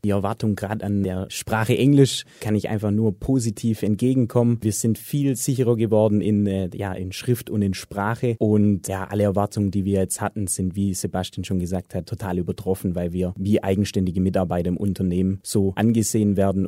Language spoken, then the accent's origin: German; Tübingen, Baden-Württemberg, Germany; born there; Ich bin geboren in Tübingen, wohne in Gummering, ist ein kleines Dorf in der Nähe von Tübingen und habe mein Abitur in Dussling gemacht 2012.